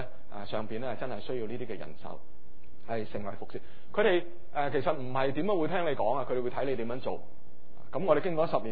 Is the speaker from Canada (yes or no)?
no; China; 見到我哋中國人嗰啲樣呢